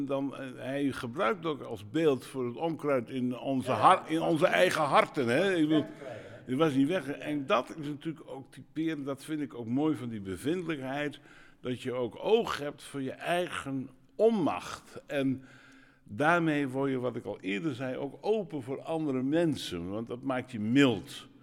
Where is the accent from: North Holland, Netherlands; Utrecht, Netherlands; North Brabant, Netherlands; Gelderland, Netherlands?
North Holland, Netherlands; Huizen; En ik kom uit Huizen, dat wil ik nog wel bij zeggen.